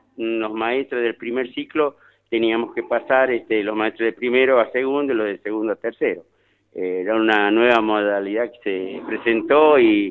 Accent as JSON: {"language": "Spanish", "town": "Jáchal", "region": "San Juan", "country": "Argentina", "said": "Yo soy de Jáchal y todos mis hermanos son maestros."}